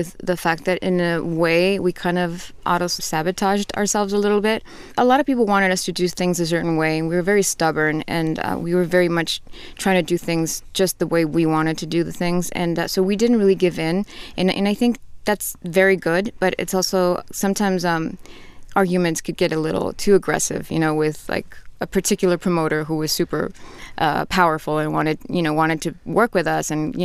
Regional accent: Tijuana, Baja California, Mexico; This all happened in Tijuana.

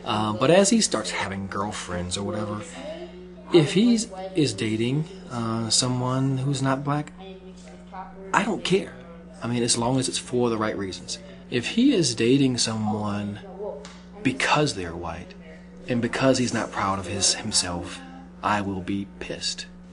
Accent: Mississippi, United States; I mean, I grew up in Mississippi, and in Mississippi, there were very few people of the Jewish faith.

